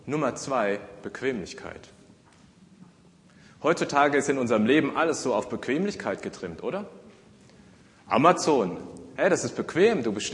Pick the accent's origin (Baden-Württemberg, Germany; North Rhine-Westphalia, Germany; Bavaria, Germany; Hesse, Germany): Hesse, Germany; Griesheim; ich komme eben weit, weit weg, aus einer weit, weit entfernten Zivilisation. Ich komme aus Griesheim.